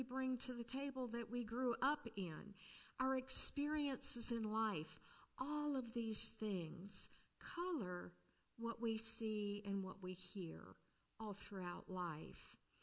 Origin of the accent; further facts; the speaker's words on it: California, United States; I was raised in California. And so when they talk about Santa Ana winds, I can feel it on my face.